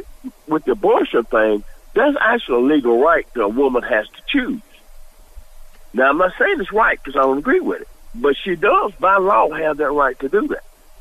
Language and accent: English; Deep South, United States; because I was raised in the Deep South.